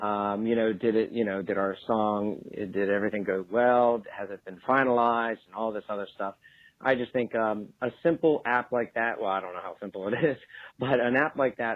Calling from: Maryland, United States; I'm calling from Maryland.

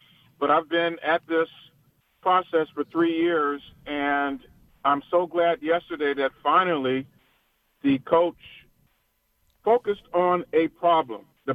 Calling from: Oxnard, California, United States; Oh, yeah. I'm calling from Oxnard.

